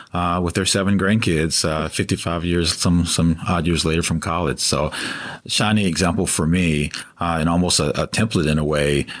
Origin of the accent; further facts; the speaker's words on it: Chattanooga, Tennessee, United States; I'm a trustee at my alma mater back in my hometown, Chattanooga, Tennessee, scenic Chattanooga, Tennessee.